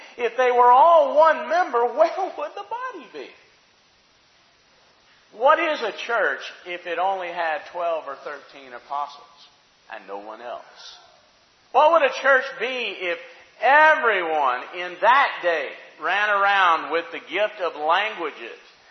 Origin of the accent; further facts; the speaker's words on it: Alabama, United States; I mean, I'm from Alabama. We got a tent meeting coming up.